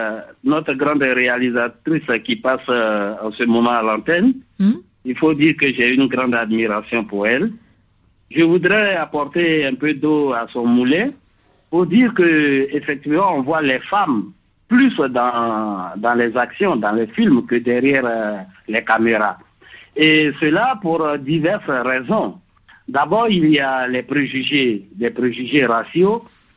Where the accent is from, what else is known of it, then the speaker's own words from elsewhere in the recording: Côte d’Ivoire; Par exemple, ici, chez nous, en Côte d'Ivoire